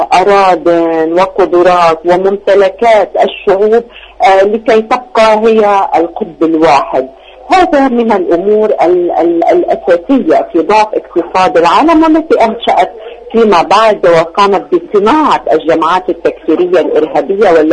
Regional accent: Lebanon; فوجئت وأنا الآسيا من لبنان الآن يعاني ما يعانيه من حصار ومن غلاء فاحش جدا جدا جدا

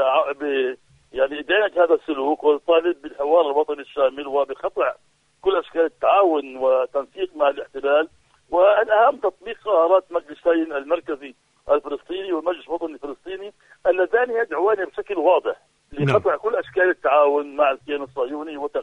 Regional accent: Palestine; وخاصة أننا يعني كفلسطينيين أكدنا أن الدرس الأساسي المستفاد من اتفاقيات أوسلو المشؤومة

